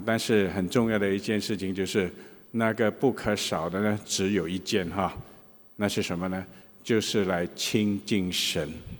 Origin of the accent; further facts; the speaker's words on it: Singapore; born there; 我也是52岁了，我是在那一年独立年出生的啊